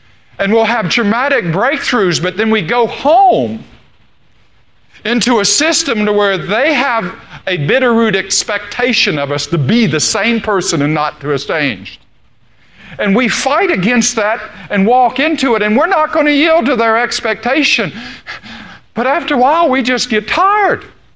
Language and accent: English; Daytona Beach, Florida, United States; I think of it growing up in Daytona Beach, Florida, where hurricanes would come nearby or come through every now and then.